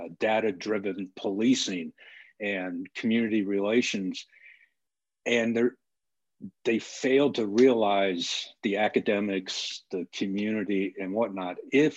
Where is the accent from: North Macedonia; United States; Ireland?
Ireland; born there; Well, actually, first of all, I'm adopted. So I was born in Ireland.